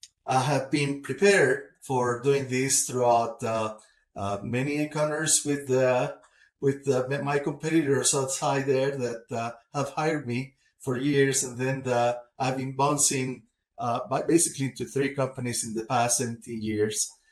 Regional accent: Malaga, Andalusia, Spain; English is a second language; a little town in southern Spain called Malaga. I wish we'll explain a little bit to your audience my accent, which is now part of what I am.

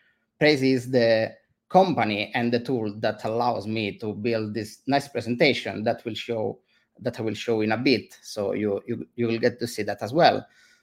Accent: Italy; English is a second language; Funny thing from me, I'm from Italy, and I get to tell this a lot to all my coworkers.

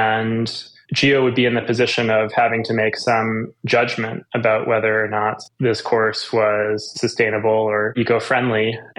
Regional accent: Blacksburg, Virginia, United States; Yeah, I grew up in Blacksburg, Virginia, where Virginia Tech is, and then went a little further east in Virginia to William & Mary in Williamsburg

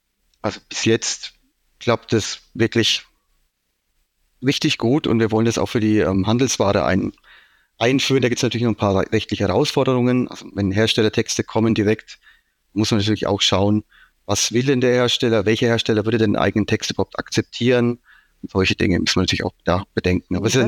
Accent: Bavaria, Germany; accent: Franconian; man hört es wahrscheinlich, ich bin Franke vom Dialekt her

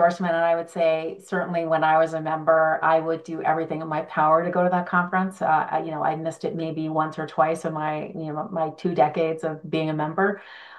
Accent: Minneapolis, Minnesota, United States; I'm from Minneapolis, St. Paul, the Twin Cities, but it's home to many Fortune 100 companies.

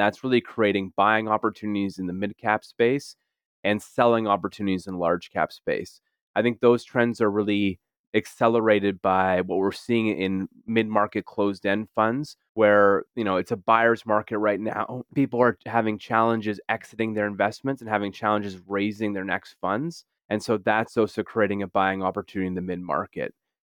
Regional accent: Canada; being a Canadian

